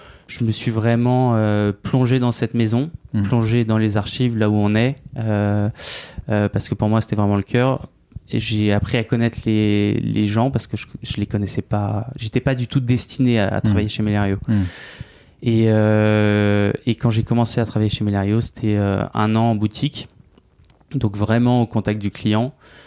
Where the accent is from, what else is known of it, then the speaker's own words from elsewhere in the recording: Paris, Île-de-France, France; Donc moi, je suis parisien. J'ai étudié toute ma scolarité à Gerson, donc à un lycée dans le 16e arrondissement.